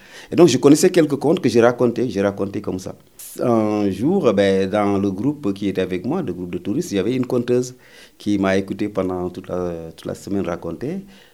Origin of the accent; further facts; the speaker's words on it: Mauritania; now in Saint-Nazaire, France; je suis originaire de Mauritanie, mais j'habite à Saint-Nazaire depuis 13-14 ans.